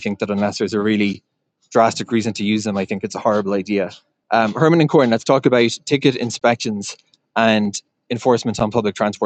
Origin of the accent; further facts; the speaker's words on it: Ireland; Certainly growing up in Ireland, taking the buses, I don't think I ever got tickets inspected.